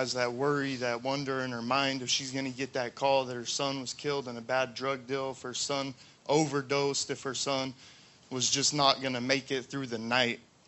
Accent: Washington, United States; I'm 25 years old. I'm from Washington State.

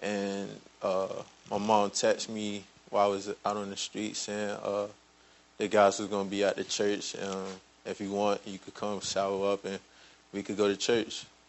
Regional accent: Miami, Florida, United States; I'm from Miami, Florida.

